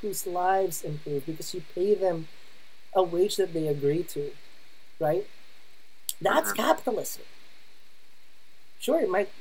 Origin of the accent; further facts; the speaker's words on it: Philippines; English is a second language; moved away as an adult; growing up in the Philippines, my final 2 years there, between, you know, like 99 and 2000, I was 19 years old.